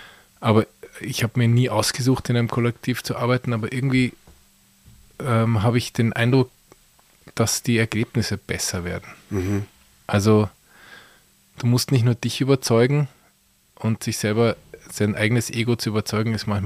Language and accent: German; Munich, Bavaria, Germany; moved away; Ich bin ursprünglich in München aufgewachsen